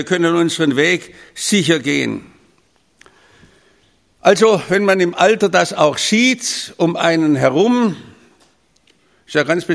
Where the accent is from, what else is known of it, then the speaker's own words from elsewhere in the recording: Stuttgart, Baden-Württemberg, Germany; Ich muss ja immer lachen als Stuttgarter